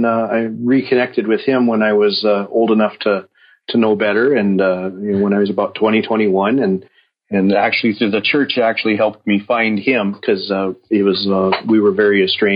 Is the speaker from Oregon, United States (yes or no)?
no; North Dakota, United States; I was raised in North Dakota, right here, about 60 miles from Devil's Lake.